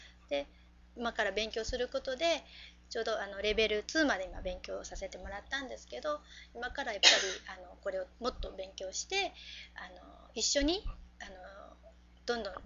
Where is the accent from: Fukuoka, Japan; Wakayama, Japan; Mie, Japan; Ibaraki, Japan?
Fukuoka, Japan; はじめまして、福岡から来ました